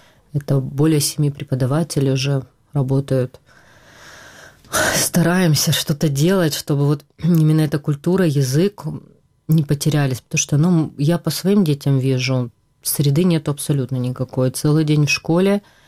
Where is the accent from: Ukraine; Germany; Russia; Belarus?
Ukraine; Kherson Oblast; born there; И так получилось, что мы родились в Херсонской области, в общем-то, плюс-минус в украинской культуре.